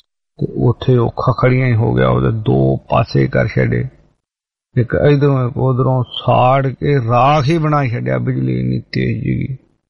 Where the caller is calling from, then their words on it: Italy; ਮੈਨੂੰ ਪਤਾ ਨੀ ਲੱਗਾ ਮੈਂ ਇਟਲੀ ਤੋਂ